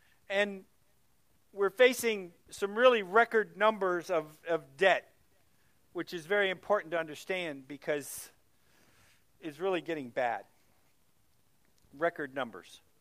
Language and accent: English; Ireland; No offense to anybody, I'm Irish, and the Irish were enslaved at one point.